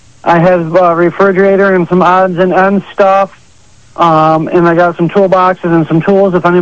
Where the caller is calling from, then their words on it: Ithaca, New York, United States; Yes, I'm calling from Ithaca, New York.